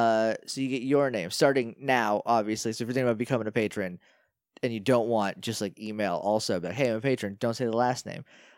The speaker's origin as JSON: {"language": "English", "town": "Calgary", "region": "Alberta", "country": "Canada", "said": "I'm from Calgary, Alberta, Canada."}